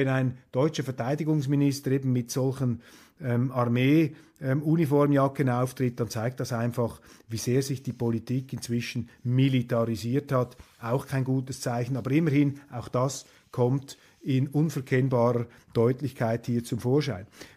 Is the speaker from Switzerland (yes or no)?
yes; Switzerland; Und als Schweizer beelendet es einen, wenn man sieht, in welche Richtung diese Organisationen driften.